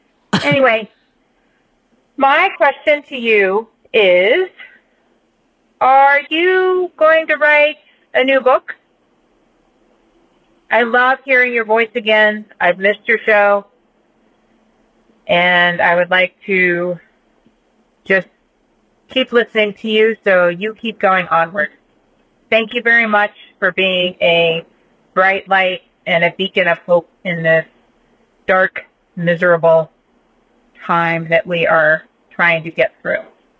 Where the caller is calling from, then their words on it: Ohio, United States; I'm calling from Ohio.